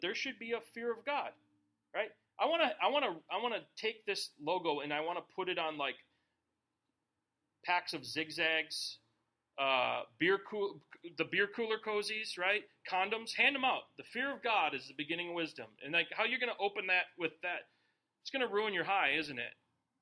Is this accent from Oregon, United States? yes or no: no; Minnesota, United States; Because, you know, I grew up in Minnesota. Minnesota is 98% Christian.